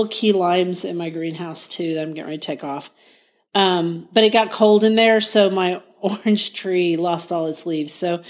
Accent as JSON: {"language": "English", "town": "Guthrie", "region": "Oklahoma", "country": "United States"}